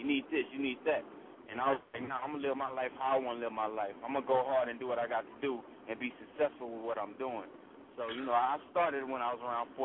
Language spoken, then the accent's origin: English; Lamar, Texas, United States; Man, I'm originally from Lamar, Texas, by way of Houston. You know what I'm saying? But I was born and raised in Lamar, Texas.